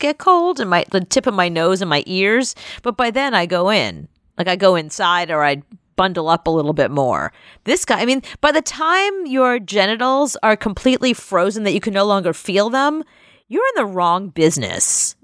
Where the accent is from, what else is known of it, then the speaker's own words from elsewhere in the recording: South Carolina, United States; I'm from South Carolina. What does that even mean?